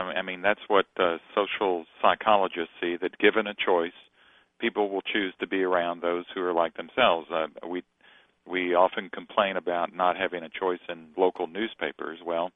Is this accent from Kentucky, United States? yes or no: yes; Kentucky, United States; I grew up in Kentucky, and it's probably like with the Des Moines Register.